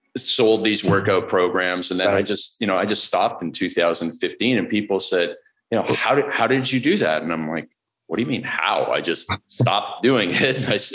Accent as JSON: {"language": "English", "country": "Canada", "said": "Well, I still haven't figured it out, but I'm Canadian, so I'm kind of slow."}